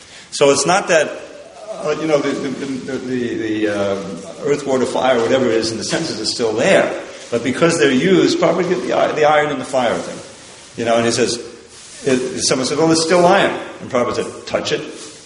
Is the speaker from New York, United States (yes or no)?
yes; New York, United States; And, you know, I grew up in New York, there's a museum, so I would go as a kid